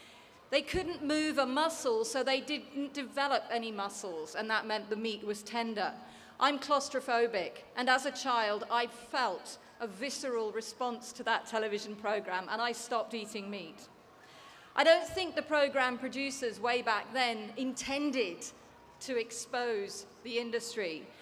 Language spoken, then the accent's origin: English; United Kingdom; I'm British. I've been through the British education system.